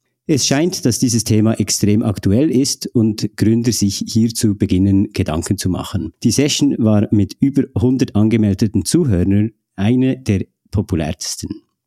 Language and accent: German; Bern, Switzerland; natürlich als Berner